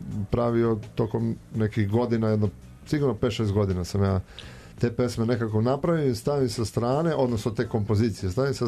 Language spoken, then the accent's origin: Serbian; Zemun, City of Belgrade, Serbia; born there; Ja sam rođen u Zemunu